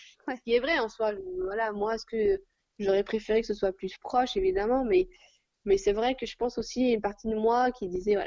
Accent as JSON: {"language": "French", "country": "France", "tie": "born or raised there", "said": "Moi, la culture française, ça reste quand même une de mes meilleures. Enfin, c'est là où j'ai grandi"}